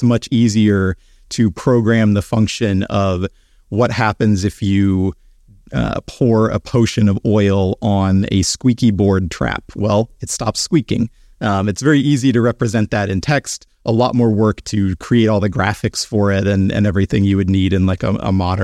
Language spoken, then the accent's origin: English; Georgia, United States; Yeah, I grew up in the South. A lot of my family is in Atlanta, Georgia